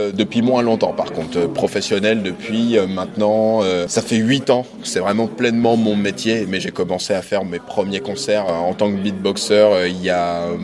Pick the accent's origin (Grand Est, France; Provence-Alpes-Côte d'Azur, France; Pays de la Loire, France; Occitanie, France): Pays de la Loire, France; Angers; Oui, on est d'Angers.